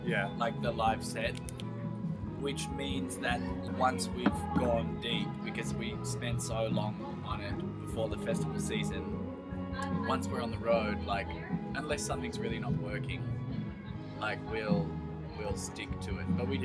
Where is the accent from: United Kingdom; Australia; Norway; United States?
Australia; I still feel a part of like the greater Australian, like just being Australian community. But we do feel like we have a community in Europe